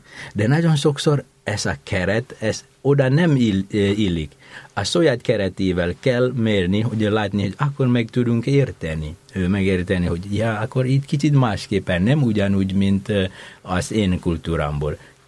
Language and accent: Hungarian; Indonesia; Hungarian is a second language; now in Hungary; az én kultúrámban, amikor ugye Indonéziából származom